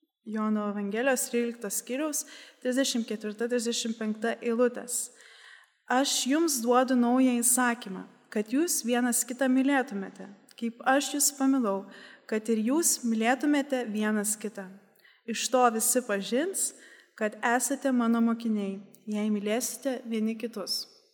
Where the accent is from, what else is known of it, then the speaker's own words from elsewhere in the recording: Kaunas, Kaunas County, Lithuania; Tai aš užaugau Kaune, kaip ir minėjau.